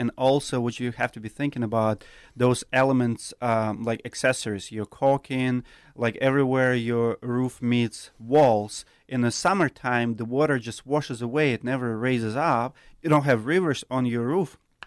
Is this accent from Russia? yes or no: yes; Siberia, Russia; moved away as an adult; now in United States; I'm from Siberia. So I'm from the country, from the region where we have, you know, literally 6-inch windows.